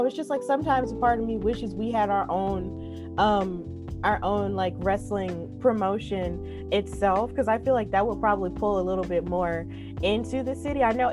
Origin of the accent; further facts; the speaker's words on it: Birmingham, Alabama, United States; Yes, I am. I'm from Birmingham.